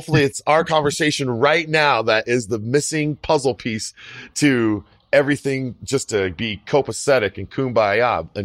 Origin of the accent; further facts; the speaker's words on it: United States; I am an American. That's all I got to say.